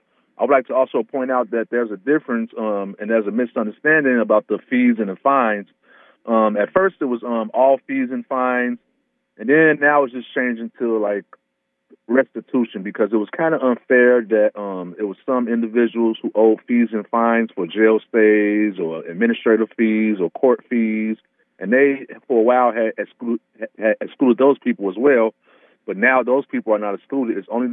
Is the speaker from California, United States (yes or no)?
no; Chicago, Illinois, United States; now in Iowa, United States; Chicago, Illinois. I've lived in Iowa for about 20 years.